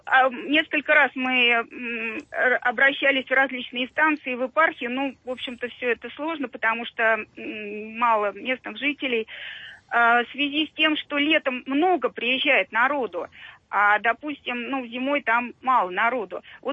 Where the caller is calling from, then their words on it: Moscow, Russia; я из Москвы, но вот более уже 30 лет моя семья имеет дом в деревне, вернее, селе Заборовье Калининского района Тверской области.